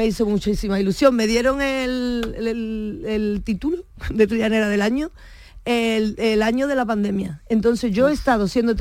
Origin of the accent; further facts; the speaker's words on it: Seville, Andalusia, Spain; Me crié en el Tardón, coño, si es que me he criado descalza por las calles.